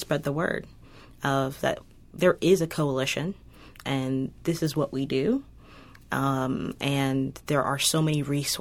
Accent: Atlanta, Georgia, United States; I'm from Atlanta.

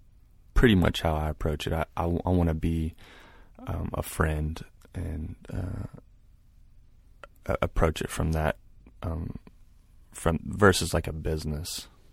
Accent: Douglasville, Georgia, United States; also born or lived in Hapeville / East Point; I kind of bounced around Atlanta. I started out in Hapeville and then East Point, and then I ended up in right outside in Douglasville. Spent most of my time growing up there.

